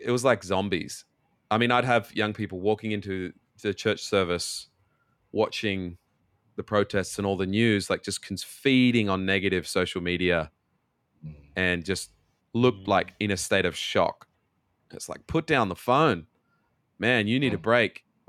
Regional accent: Australia; moved away; some things definitely in our culture here, some things happen a lot later than what I experienced growing up in Australia. Like I'd moved out of home at the age of 18 in Australia.

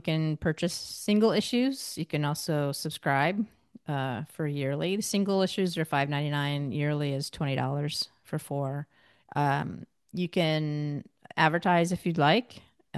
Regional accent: New York, United States; moved away; even though I grew up in New York State. I haven't been there forever since 87.

